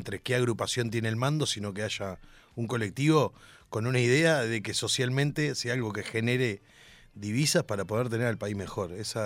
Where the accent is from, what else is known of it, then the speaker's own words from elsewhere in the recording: Uruguay; yo soy de Uruguay.